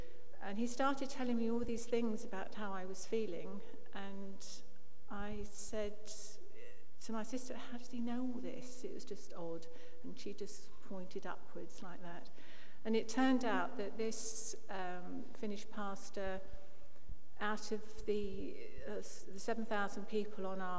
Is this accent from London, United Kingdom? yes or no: yes; Harrow, London, United Kingdom; I was actually born and bred in Harrow, and my parents were churchgoers.